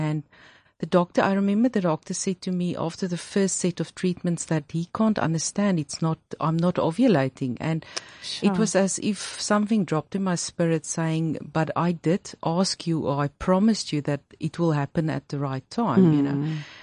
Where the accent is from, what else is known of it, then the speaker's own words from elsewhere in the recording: Pretoria, Gauteng, South Africa; I grew up in Pretoria and I also studied there at Tikkies